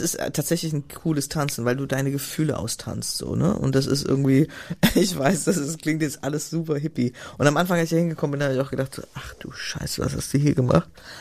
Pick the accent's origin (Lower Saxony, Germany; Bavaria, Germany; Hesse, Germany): Hesse, Germany; Frankfurt; also born or lived in Freiburg; ich habe in Freiburg studiert, ich bin in Frankfurt groß geworden, ich habe in Freiburg studiert.